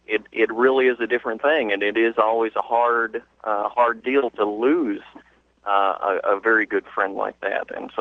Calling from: Indiana, United States; I'm calling from Indiana, and this is my, I think, 12th time to talk to you on the air.

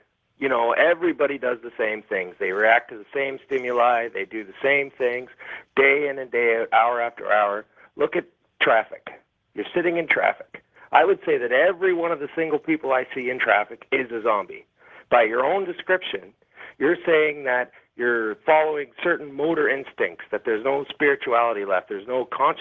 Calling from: Toronto, Ontario, Canada; I'm calling from Toronto.

